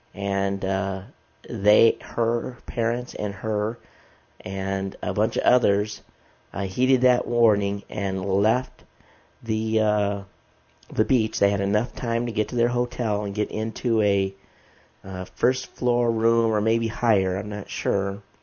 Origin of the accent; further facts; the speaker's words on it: Michigan, United States; it reminds me of a time when I was growing up in Michigan.